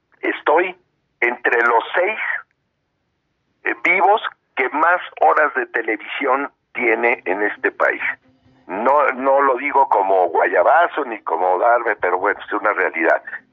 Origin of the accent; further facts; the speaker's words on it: Mexico; En telenovelas soy el actor mexicano que más protagónicos tiene de telenovela